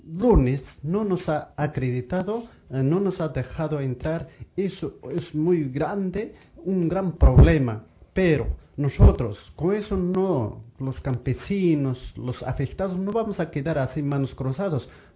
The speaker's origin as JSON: {"language": "Spanish", "region": "Cusco", "country": "Peru", "lives_now": "Copenhagen, Denmark", "said": "vengo a Copenhague desde el Perú, Cusco, trayendo mis problemas realmente que está pasando en mi pueblo"}